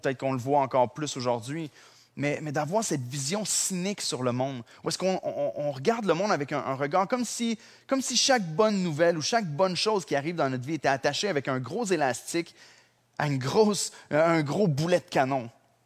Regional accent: Drummondville, Quebec, Canada; dans ma ville natale à Drummondville

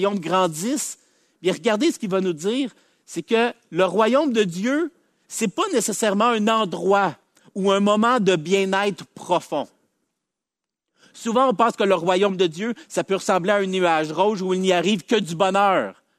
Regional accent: Quebec, Canada; Parfois, en tant que Québécois, on est indifférent à la misère humaine.

